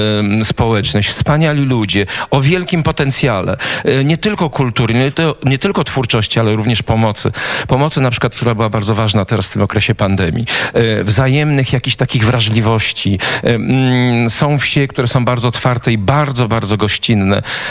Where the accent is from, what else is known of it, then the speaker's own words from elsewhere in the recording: Warsaw, Masovian Voivodeship, Poland; born there; now in Cegłów, Poland; Mieszkam pod Cegłowem od 26 lat, znaczy zamieszkuję, bo również jestem z urodzenia warszawiakiem